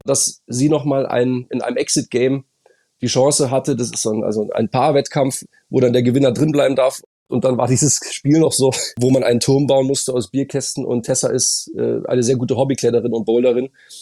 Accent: Munich, Bavaria, Germany; now in Brandenburg, Germany; Ich komme ursprünglich aus München, lebe aber in Brandenburg.

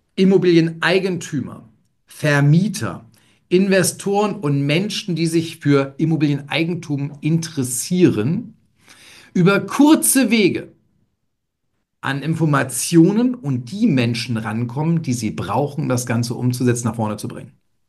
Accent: Northern Germany, Germany; aber ich glaube, das darf man als Norddeutscher mal so raushauen.

